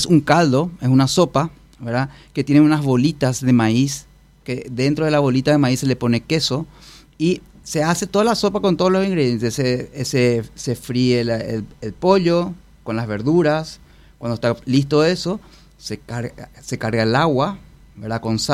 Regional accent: Paraguay; como paraguayo eso es fantástico

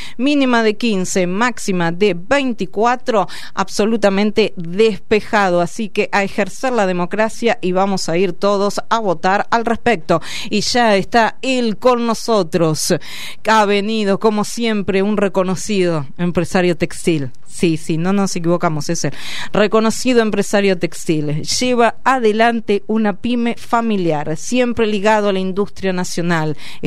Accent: Argentina; hay algo que somos los argentinos y argentinas.

